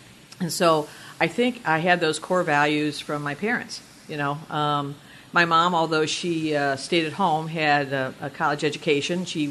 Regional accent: Cincinnati, Ohio, United States; I'm from Cincinnati, so I can work with John Boehner.

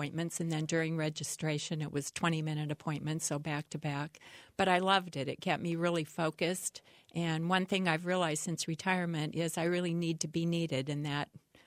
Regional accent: Oregon, United States; I'm from Oregon, so I don't have family in Iowa

